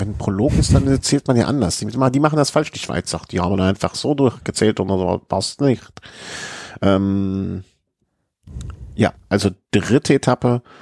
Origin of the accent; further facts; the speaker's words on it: Cologne, North Rhine-Westphalia, Germany; Wir Kölner kennen das.